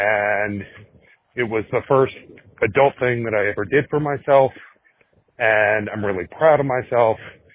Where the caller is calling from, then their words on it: Tucson, Arizona, United States; I'm calling from Tucson, Arizona.